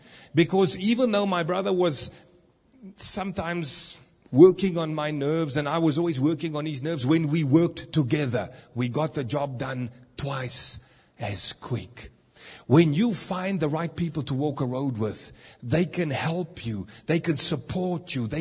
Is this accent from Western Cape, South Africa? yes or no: no; Kibler Park, Gauteng, South Africa; I grew up in Kibler Park, not too far from here.